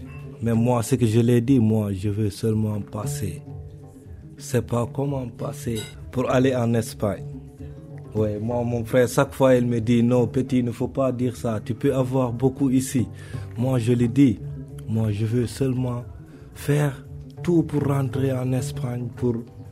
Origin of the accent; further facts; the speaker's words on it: Senegal; Je viens de Sénégal, mais Sénégal, Guinéen, Sénégalais.